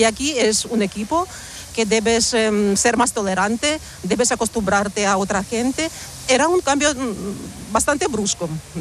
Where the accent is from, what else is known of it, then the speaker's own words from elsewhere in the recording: Ukraine; Spanish is a second language; now in Spain; yo soy de Ucrania y estoy aquí en España desde el año 2001.